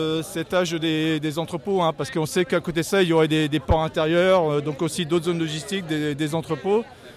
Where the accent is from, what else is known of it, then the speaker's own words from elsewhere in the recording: Hauts-de-France, France; Je suis plutôt des Hauts-de-France.